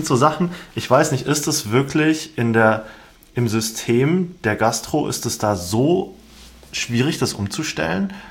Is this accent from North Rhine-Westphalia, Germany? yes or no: no; Konstanz, Baden-Württemberg, Germany; Aus Konstanz.